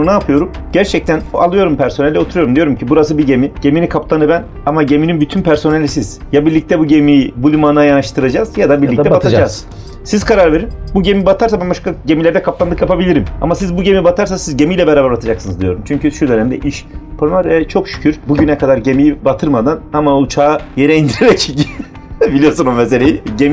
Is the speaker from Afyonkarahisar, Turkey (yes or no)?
no; Digor, Kars, Turkey; Evet, Kars Digor'luyum ben.